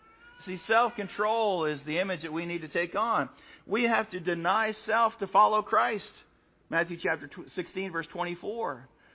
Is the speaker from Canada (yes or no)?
yes; Canada; when I tell people that I'm from Canada originally